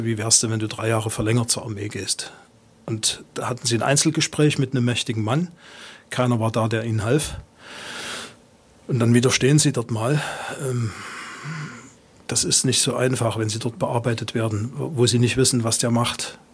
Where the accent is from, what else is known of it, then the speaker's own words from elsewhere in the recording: Germany; ich bin ja in der DDR groß geworden, habe dort mich ums Studium beworben